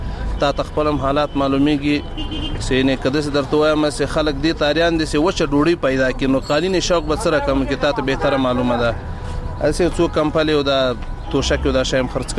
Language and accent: Pashto; Logar, Afghanistan; زه د لوګر ولایت اوسیدونکی یم.